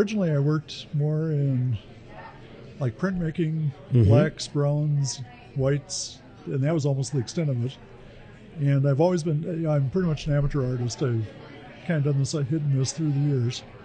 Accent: Sioux Falls, South Dakota, United States; I grew up in Sioux Falls, moved away for quite a while, but came back and realized what a great city we have.

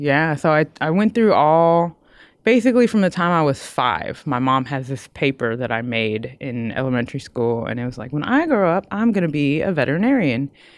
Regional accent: Austin, Texas, United States; So I'm originally from Austin, Texas. So grew up sort of with a lot of green around me.

